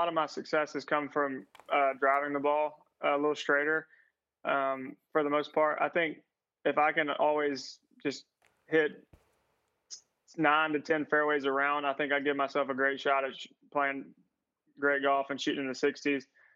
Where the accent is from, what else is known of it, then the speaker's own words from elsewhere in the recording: South Carolina, United States; also born or lived in Georgia, United States; I'm from South Carolina, Georgia area, so it'll be just kind of a quick drive over.